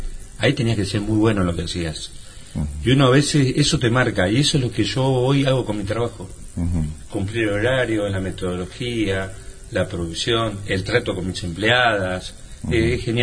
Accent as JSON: {"language": "Spanish", "town": "San Isidro", "region": "Buenos Aires Province", "country": "Argentina", "tie": "born there", "lives_now": "Las Flores, Argentina", "said": "yo nací en San Isidro. Cuando vine a Las Flores era el año 1974."}